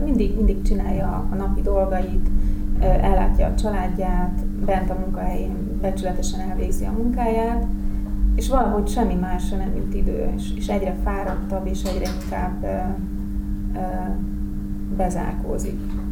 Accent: Hungary; Vidéken nőttem föl, a szüleim lakiteleken laknak, és egy ilyen teljesen átlagos családban rendkívül szorgalmas tanuló voltam mindig.

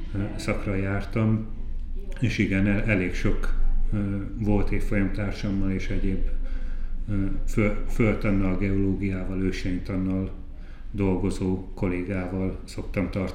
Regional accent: Veszprém, Veszprém County, Hungary; Veszprémben születtem, ott jártam gimnáziumba is

